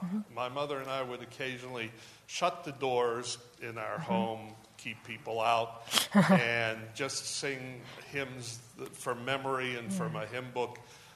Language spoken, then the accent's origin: English; United States; Like most Americans, I'm a hodgepodge of ethnicity, but I'm predominantly Welsh.